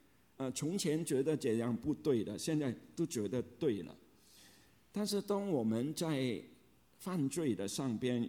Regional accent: China; 我们中国人对一些有信仰的人呢，想做好人的人呢，我们就叫他善男信女啊

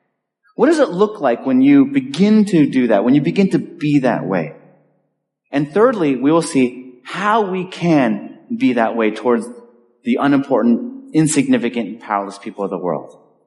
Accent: Los Angeles, California, United States; I grew up in Los Angeles

